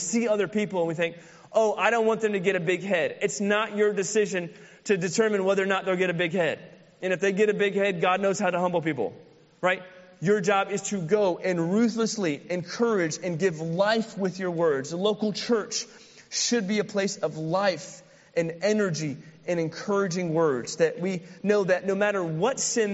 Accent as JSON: {"language": "English", "region": "Midwest", "country": "United States", "tie": "born or raised there", "said": "I grew up in the Midwest. And so we didn't have mountains or beaches"}